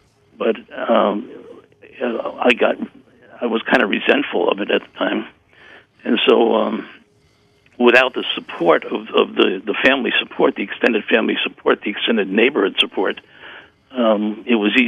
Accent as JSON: {"language": "English", "town": "Brooklyn", "region": "New York", "country": "United States", "tie": "born or raised there", "said": "Anyway, I grew up in Brooklyn, New York, which is where I'm from, in what I would consider to be probably an average Catholic family of the time."}